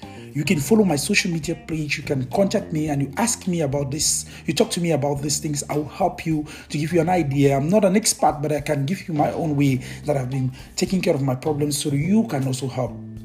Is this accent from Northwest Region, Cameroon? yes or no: yes; Bamenda, Northwest Region, Cameroon; born there; I was walking on the street in my neighborhood in Cameroon, where I was born. I was born in Cameroon, in Bamenda.